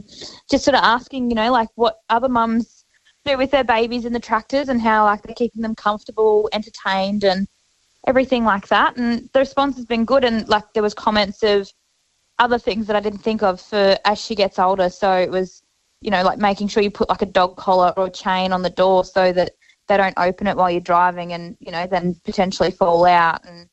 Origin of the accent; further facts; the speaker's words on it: Queensland, Australia; now in Nangus, Australia; But I'm originally from North Queensland, living in Nangus, New South Wales, and my family aren't here